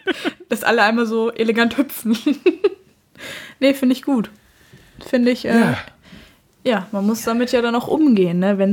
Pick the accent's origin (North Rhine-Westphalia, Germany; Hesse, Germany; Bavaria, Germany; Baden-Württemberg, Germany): North Rhine-Westphalia, Germany; ich komme aus dem Pott, wir reden hier so.